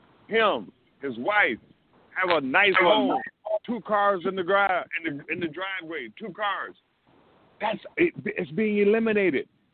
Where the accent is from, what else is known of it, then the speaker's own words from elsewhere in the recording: Michigan, United States; Listen, I came from Michigan. I came from the General Motors, Ford, Chrysler era where the 50s, 60s, 70s, it was the middle class.